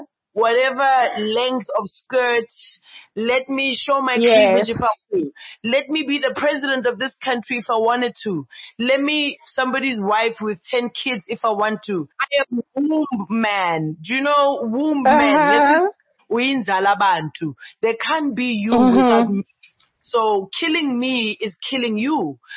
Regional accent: Soweto, Gauteng, South Africa; I was born in Meadowlands. Jablani Mall, you know, we have an apartment at Jablani Flats. I grew up, that's where I spent my teenage years, you know. So I definitely have my roots in Soweto.

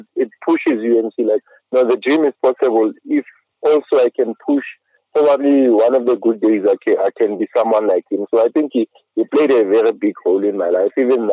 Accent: Soweto, Gauteng, South Africa; I'm from Meadowlands, that's where I grew up.

